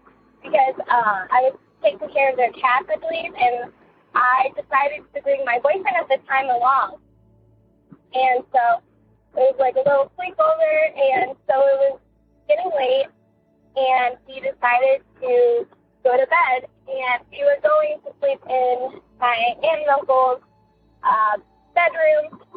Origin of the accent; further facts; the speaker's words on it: Ohio, United States; I'm from Ohio.